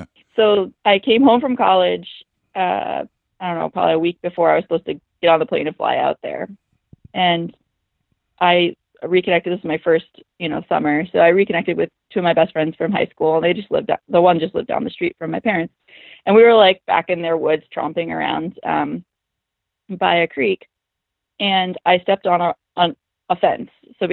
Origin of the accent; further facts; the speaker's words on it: Michigan, United States; Like, I grew up in the Midwest in Michigan